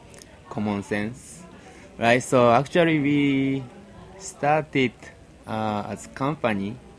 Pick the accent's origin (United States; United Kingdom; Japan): Japan; I play percussion. I'm from Japan.